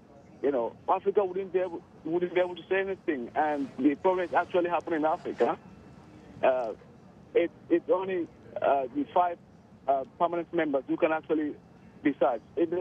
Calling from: United Kingdom; Yeah, I'm calling from the United Kingdom.

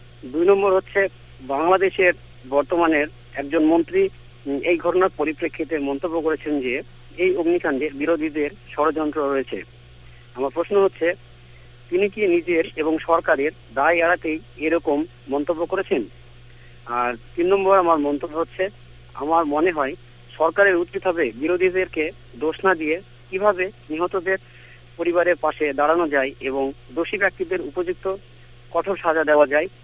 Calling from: West Bengal, India; আমি পশ্চিমবঙ্গের মুর্শিদাবাদ জেলা থেকে

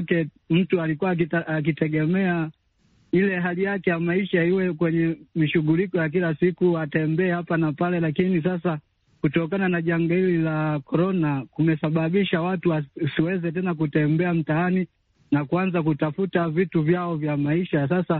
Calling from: Nyamwale, Geita, Tanzania; natokea Nyamwale mkoani Geita hapa nchini Tanzania.

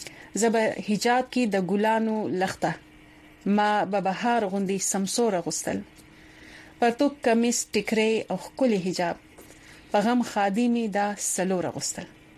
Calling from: Dubai, United Arab Emirates; زه د دوبۍ نه یم پردیس کې

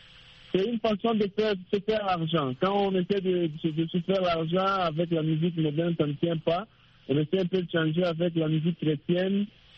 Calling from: DR Congo; Oui, je suis au Congo, le pays que je viens, en République démocratique du Congo.

